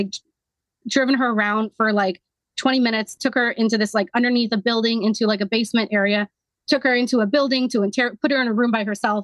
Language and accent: English; United States; I'm Pakistani and I grew up in America. That's it.